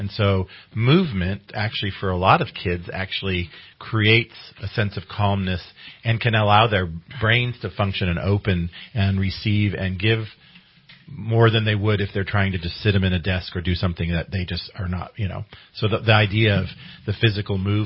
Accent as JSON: {"language": "English", "town": "Bella Vista", "region": "California", "country": "United States", "tie": "born or raised there", "said": "Gordon and I grew up together in Bella Vista since first grade."}